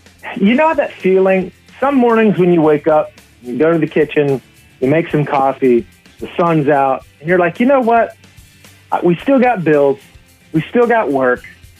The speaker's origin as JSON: {"language": "English", "town": "Atlanta", "region": "Georgia", "country": "United States", "tie": "born or raised there", "said": "So I spent my childhood, I grew up in Atlanta, Georgia, and we would drive down every year, a couple times a year to go to his launches down in Florida."}